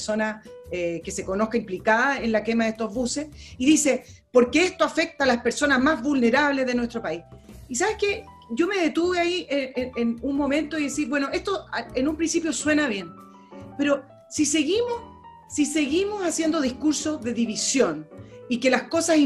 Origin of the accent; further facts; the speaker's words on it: Chile; Resulta que soy ciudadana chilena, pago mis impuestos